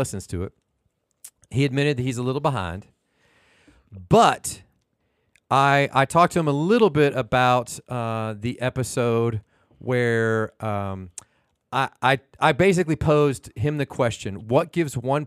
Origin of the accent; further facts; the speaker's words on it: United States; We were born here in America. This is the society that we were given birth to in.